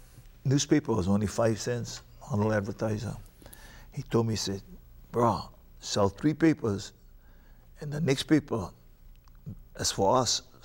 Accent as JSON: {"language": "English", "town": "Papakolea", "region": "Hawaii", "country": "United States", "tie": "born or raised there", "said": "I remember growing up in Papakalea, my ohana, my family."}